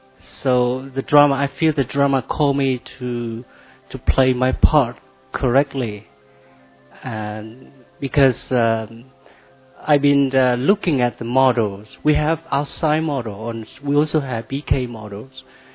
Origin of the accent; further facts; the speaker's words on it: Vietnam; Om Shanti … I'm from Vietnam.